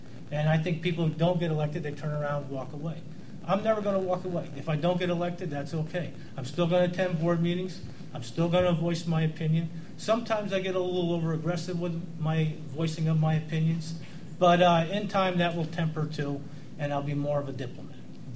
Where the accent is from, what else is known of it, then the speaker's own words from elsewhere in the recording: Tannersville, New York, United States; I'm a lifelong Greene County resident. I'm from Hunter Tannersville area, Platte Clove.